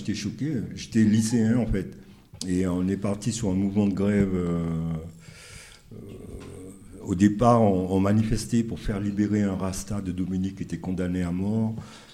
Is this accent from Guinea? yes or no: no; Martinique; j'étais au lycée en ville, à Fort-de-France. Mais la grève de la banane, c'était dans mon bled, là, à 40 km, dans le Nord perdu.